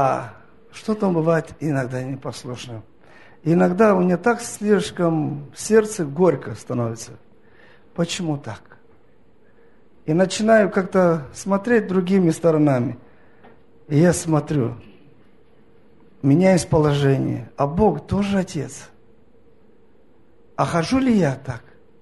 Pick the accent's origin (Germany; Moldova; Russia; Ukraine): Moldova; Russian is a second language; я из Молдавии, из цыганского народа, тоже веровал в Господа.